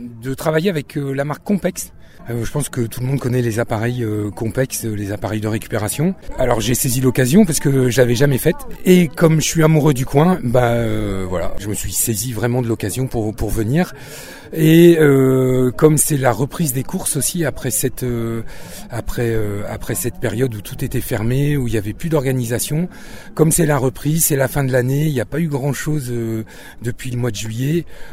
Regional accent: Lille, Hauts-de-France, France; Ouais, je viens de Lille, qui n'est pas réputée pour être une terre de trail, le plat pays.

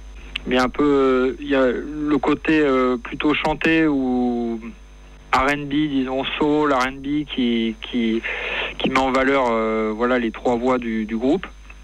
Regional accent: Toulouse, Occitanie, France; Ouais, on est toulousain, donc le groupe il s'est formé à Toulouse.

